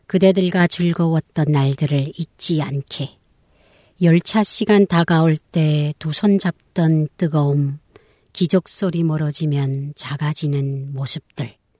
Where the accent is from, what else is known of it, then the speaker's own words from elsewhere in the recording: North Korea; now in South Korea; 저는 탈북민으로서